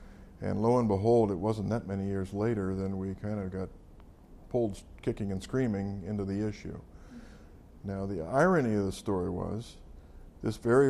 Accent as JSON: {"language": "English", "region": "Ohio", "country": "United States", "tie": "born or raised there", "said": "Even though I grew up in Ohio, there were a couple trees on the Iowa State University campus."}